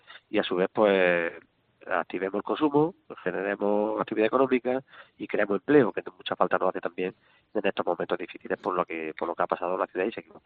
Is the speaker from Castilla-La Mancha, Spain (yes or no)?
no; Jaén, Andalusia, Spain; con dos veces Jaén, porque somos de Jaén